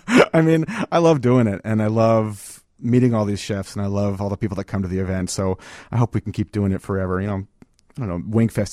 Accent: East Coast, United States; now in Chicago, United States; I'm a immigrant to Chicago. I grew up on the East Coast, but I came out here

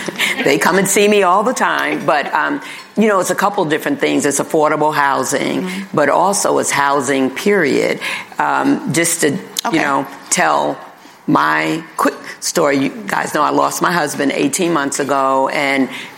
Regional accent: New York City, New York, United States; I grew up in New York City, in Manhattan.

